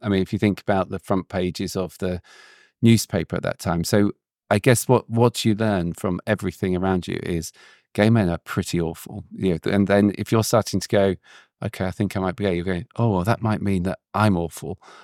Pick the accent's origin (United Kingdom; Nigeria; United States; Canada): United Kingdom; South West England; And we grew up in Cornwall, very small village.